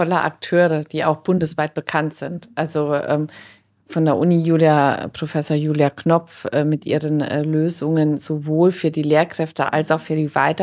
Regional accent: Saarland, Germany; dass wir als Saarländer eben von dem, was sonst wo entwickelt wird, auch profitieren können.

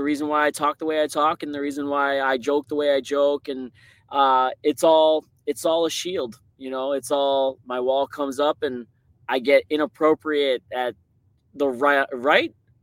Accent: Ontario, Canada; And we're from Ontario originally. And we went up north there it's not really north, but I'm from the deep south of Ontario.

